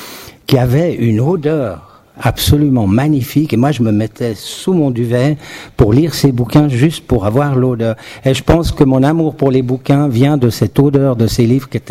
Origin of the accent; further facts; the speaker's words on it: Switzerland; accent: Swiss; vous avez pu remarquer mon accent particulier. Donc nous sommes Suisses.